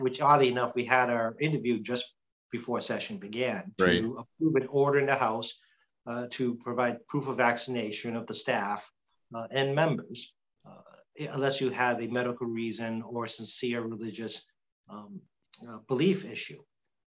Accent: Massachusetts, United States; accent: Boston; we're still here, as you can all see, as my thick Boston accent just came through a moment ago.

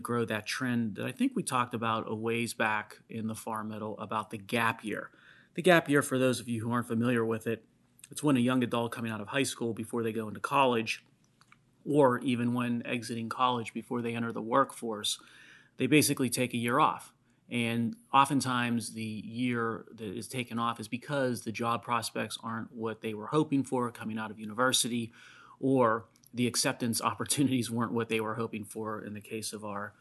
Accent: Pittsburgh, Pennsylvania, United States; a night that I had out on the town recently in downtown Pittsburgh, my hometown.

